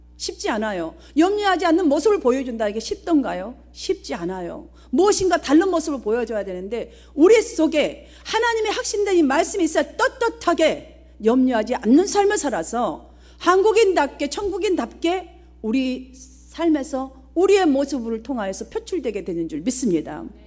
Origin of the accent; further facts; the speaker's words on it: South Korea; 다른 나라 사람들이 저를 보면서 우리 한국 사람을 보면서 아, 미국 사람으로 봐주나요? 봐주지 않아요.